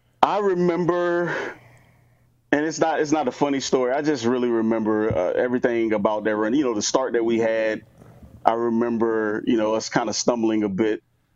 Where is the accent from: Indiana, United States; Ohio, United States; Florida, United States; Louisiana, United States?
Florida, United States; she's from Florida, I'm from Florida.